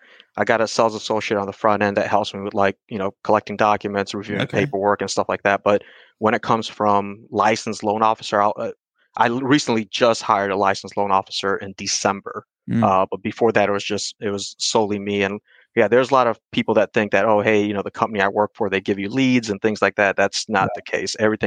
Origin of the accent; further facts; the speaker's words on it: Georgia, United States; now in Northern Kentucky, United States; so I'm originally from Georgia, so I'm a Georgia fan.